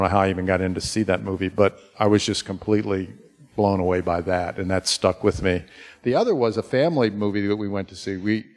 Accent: Hampton, Virginia, United States; And so I kind of lived this very weird life growing up in Hampton

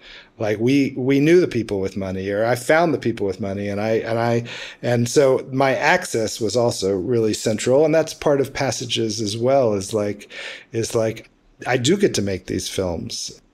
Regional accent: Memphis, Tennessee, United States; I'm American. I'm from Memphis, Tennessee. You know, I'm like born and bred here.

